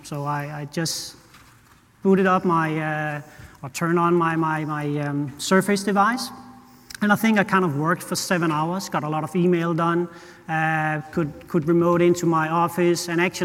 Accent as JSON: {"language": "English", "country": "Denmark", "second_language": "English", "said": "unlike James, I'm not from Australia. Maybe you can hear that on my accent. I'm from Denmark"}